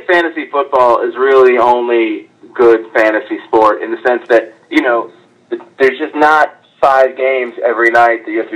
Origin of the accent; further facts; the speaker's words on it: Boston, Massachusetts, United States; I'm from Boston, but I hate all the Boston sports teams.